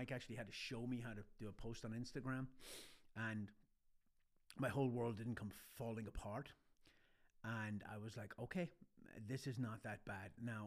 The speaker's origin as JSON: {"language": "English", "country": "Ireland", "tie": "born or raised there", "accent": "Irish-American", "moved": "as an adult", "said": "I grew up in Ireland. That's why I have this weird Irish-American accent that you can't place."}